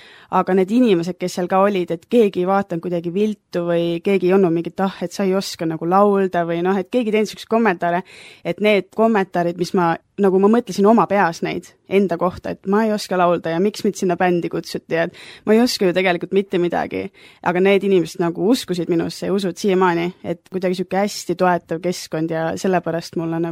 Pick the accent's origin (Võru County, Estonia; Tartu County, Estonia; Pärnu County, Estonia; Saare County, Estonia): Tartu County, Estonia; Tartu; now in Viljandi, Estonia; Et ma olen Tartust pärit, aga siis tuli selline mõte, et lähen Viljandisse elama ja õppima